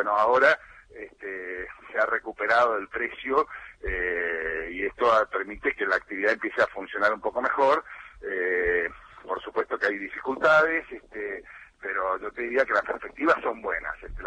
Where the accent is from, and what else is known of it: Argentina